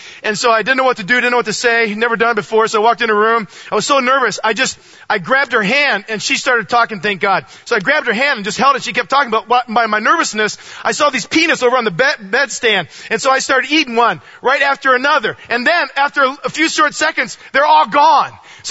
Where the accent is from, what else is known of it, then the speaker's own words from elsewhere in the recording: Port Clinton, Ohio, United States; I was born and raised for 20 years of my life in Ohio, okay? Okay? I'm actually from Port Clinton, Ohio.